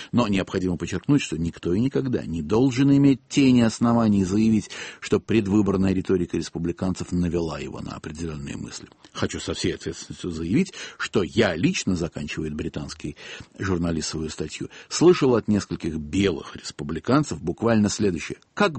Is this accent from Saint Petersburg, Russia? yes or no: yes; Saint Petersburg, Russia; а я петербуржец.